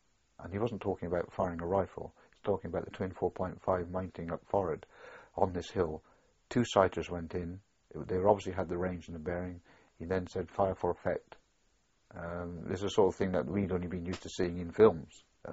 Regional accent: United Kingdom; this isn't on, we're British, we're the good guys, you don't bomb

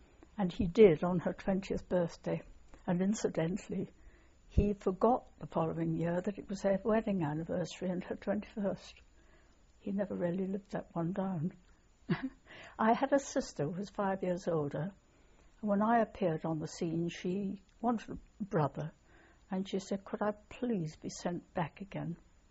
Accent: Hayle, South West England, United Kingdom; born there; I was born in Hale in Cornwall, in Richard Trevithick's house, the great engineer.

